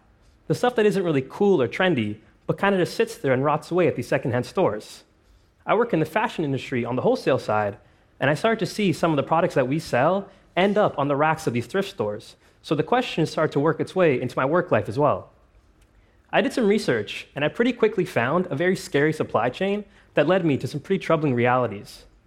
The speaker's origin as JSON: {"language": "English", "town": "Toronto", "region": "Ontario", "country": "Canada", "tie": "born or raised there", "said": "In Canada, we throw away enough clothing to fill the largest stadium in my hometown of Toronto"}